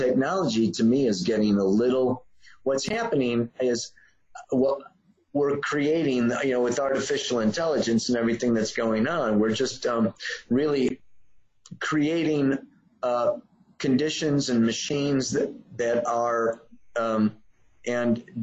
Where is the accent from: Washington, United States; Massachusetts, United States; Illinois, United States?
Illinois, United States; Chicago; I remember the snow, actually. I grew up in Chicago.